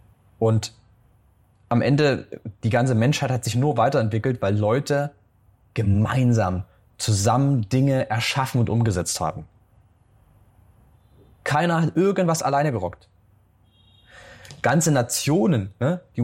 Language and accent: German; Germany; ich dann sage, ich komme aus Deutschland